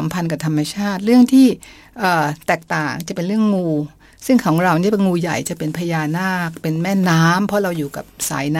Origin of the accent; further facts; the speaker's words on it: Bangkok, Thailand; เนื่องจากว่าเนาะเราเป็นเด็กกรุงเทพเนาะ